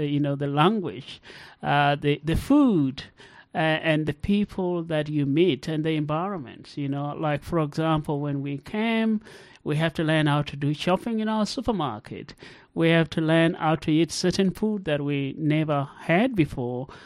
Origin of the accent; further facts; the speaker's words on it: South Sudan; born there; I was born in South Sudan. I was part of that generation that was born into wars. That was in the early 80s.